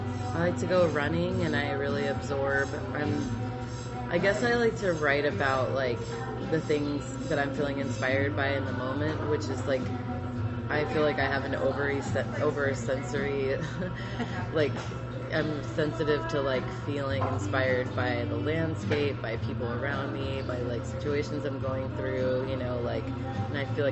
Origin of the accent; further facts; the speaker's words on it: Olympia, Washington, United States; also born or lived in Seattle / Lacey; I was born in Seattle, moved to Lacey when I was like third grade, and then moved to Olympia like at the beginning of high school.